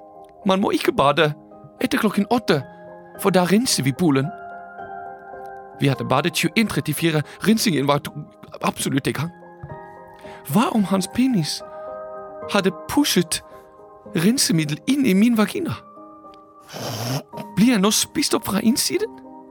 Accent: Germany; Norwegian is a second language; now in Norway; For jeg kommer fra Tyskland.

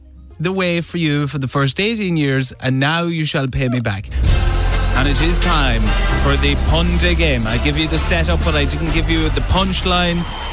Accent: Athlone, Leinster, Ireland; I'm from Athlone, Westmead, studying in UL, Limerick.

